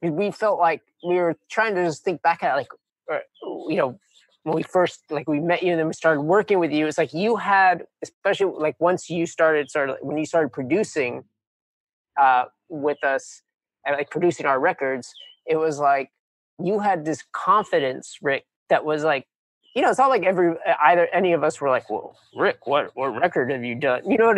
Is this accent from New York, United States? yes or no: yes; New York City, New York, United States; growing up in New York City